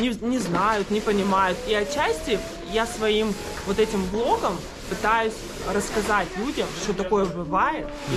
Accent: Irkutsk, Irkutsk Oblast, Russia; А я из Иркутска.

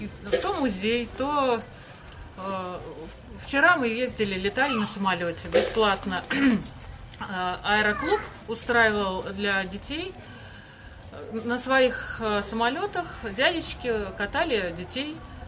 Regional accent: Khimki, Moscow Oblast, Russia; moved away; Нет, я всегда родилась в Химках.

